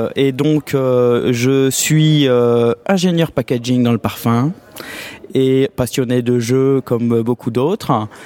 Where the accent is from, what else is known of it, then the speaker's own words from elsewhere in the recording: Avranches, Normandy, France; now in Île-de-France, France; je suis normand, d'Avranches plus précisément, et exporté en région parisienne pour des besoins professionnels. Mais mon âme est normande.